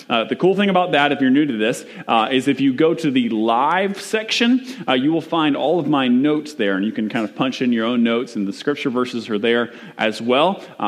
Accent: Fort Lauderdale, Florida, United States; I'm from South Florida, from Fort Lauderdale, Florida, and my family has a home in the Florida Keys.

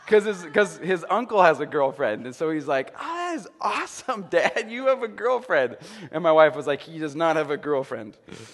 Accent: Auburn, United States; we're now in North Auburn area called Stone Church. But I grew up in Auburn, and so I know some of you guys from childhood and different things.

